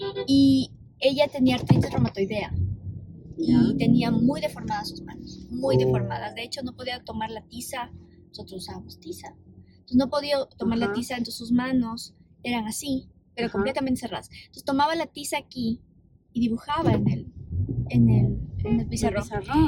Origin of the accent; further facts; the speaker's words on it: Quito, Pichincha, Ecuador; Yo nací en Quito, soy quiteña, súper quiteña.